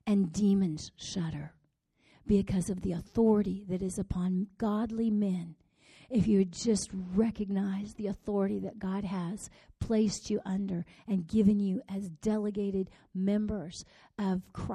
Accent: United States; also born or lived in Mexico; And I was born and raised in the States, kind of all over the place.

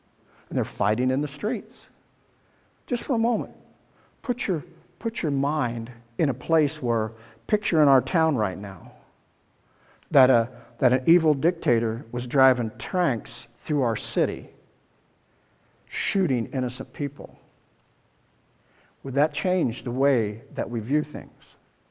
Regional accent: United States; And then through, for me, it's the American soldier, as I'm an American.

